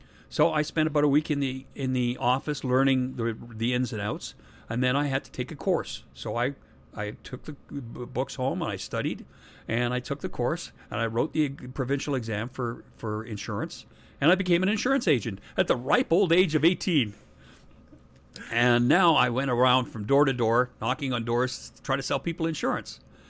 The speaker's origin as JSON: {"language": "English", "town": "Ormskirk", "region": "North West England", "country": "United Kingdom", "tie": "born there", "said": "I was born in England, in Ormskirk, which is just outside Liverpool, northern England, just not far from where … came together."}